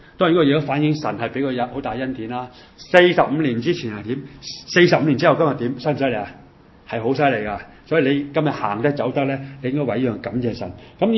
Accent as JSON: {"language": "Cantonese", "country": "China"}